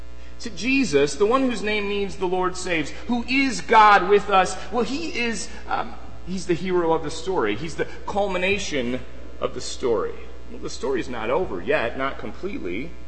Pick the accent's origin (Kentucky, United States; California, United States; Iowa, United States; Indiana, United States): Indiana, United States; Fort Wayne; See, growing up in Fort Wayne, an only child, well, maybe you already guessed that about me, it might explain a lot or explain nothing.